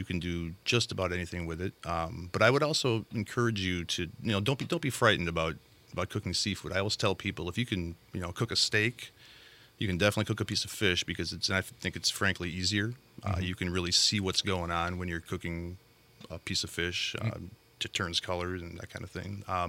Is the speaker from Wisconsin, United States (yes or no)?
yes; Milwaukee, Wisconsin, United States; also born or lived in San Diego; I grew up in the Milwaukee area, and that's where I met my lovely wife, Leslie. We moved to San Diego in the early 2000s, lived out there for a while